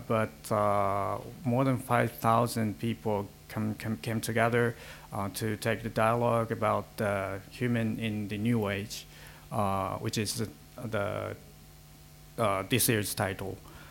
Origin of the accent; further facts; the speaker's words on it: Japan; from Japan.